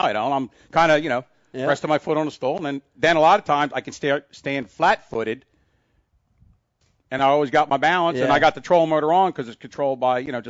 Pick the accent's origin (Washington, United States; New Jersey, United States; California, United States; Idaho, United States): New Jersey, United States; Because, you know, growing up in South Jersey, and I remember it's exciting now today to see so many. You know, I live in Williamstown, not too far from you.